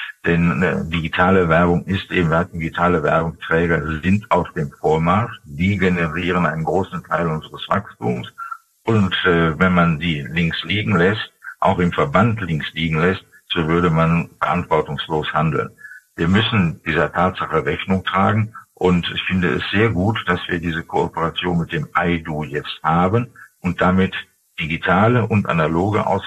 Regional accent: Dortmund, North Rhine-Westphalia, Germany; zum Beispiel in meiner Heimatstadt Dortmund nur in Fußgängerbezirken

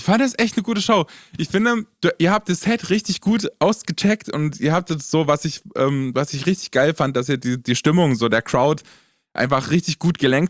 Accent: Erfurt, Thuringia, Germany; Alter, bei uns in Erfurt gibt es einen Taubenverein.

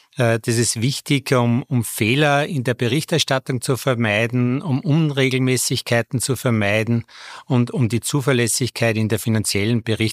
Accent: Vöcklabruck, Upper Austria, Austria; Ich habe in meinem Heimatort Vöcklabruck die Handelsakademie besucht.

